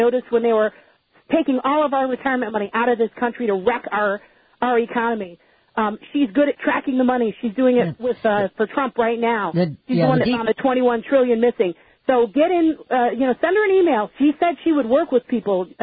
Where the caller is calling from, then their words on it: Ohio, United States; I am in Appalachian, Ohio